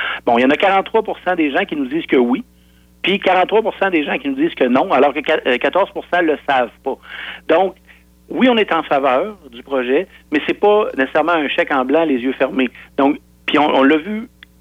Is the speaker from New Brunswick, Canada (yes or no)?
no; Quebec City, Quebec, Canada; C'est le cas à Québec. Moi, je suis de Québec.